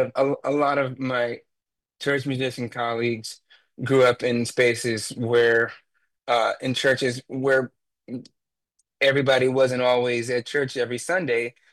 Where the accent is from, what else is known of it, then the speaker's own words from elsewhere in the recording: North Carolina, United States; Now I'm from North Carolina, so I think that timbre changes a bit